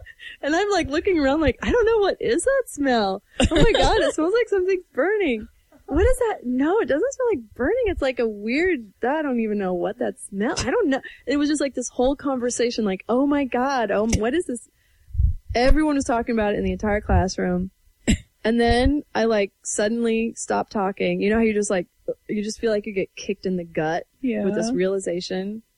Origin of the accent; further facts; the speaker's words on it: Everson, Washington, United States; So up in Washington State, you know, it gets pretty snowy. I'm from Northwest Washington. This was Nooksack Valley High School, in Everson, Washington.